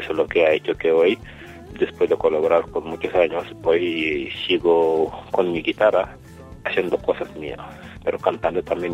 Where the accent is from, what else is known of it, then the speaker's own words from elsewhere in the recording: Dakar, Senegal; moved away as an adult; now in Paris, France; Sí, yo nací en Dakar, también he hecho mis estudios en Dakar.